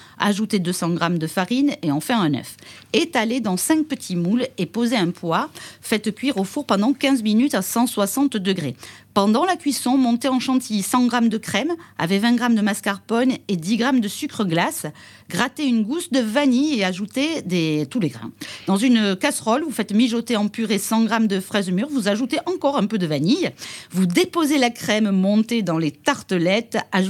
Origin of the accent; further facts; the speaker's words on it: Paris, Île-de-France, France; now in Dordogne, France; J'ai grandi à Paris